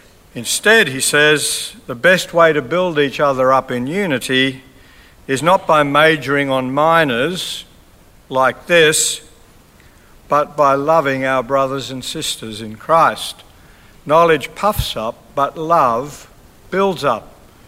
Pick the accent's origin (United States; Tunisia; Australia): Australia; Sydney, New South Wales; As a young Anglican Christian growing up in Sydney